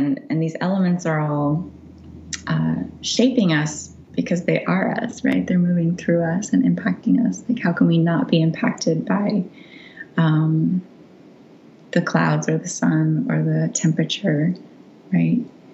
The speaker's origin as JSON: {"language": "English", "region": "Florida", "country": "United States", "tie": "born or raised there", "said": "so I grew up in Central Florida, and the landscape, of course, just completely shaped me."}